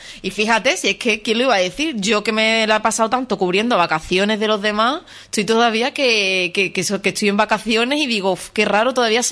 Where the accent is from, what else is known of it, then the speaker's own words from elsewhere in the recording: Lebrija, Andalusia, Spain; Le digo, yo soy de Lebrija